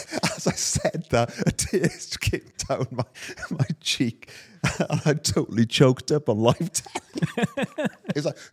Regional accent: Wales, United Kingdom; Well, it was because we're such a small nation. It's stuff like that doesn't happen to us. We might win at the rugby once in a while.

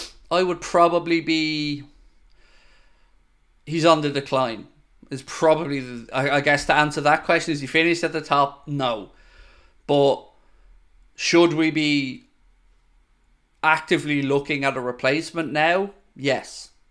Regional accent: Ireland; let alone the fact I'm Irish.

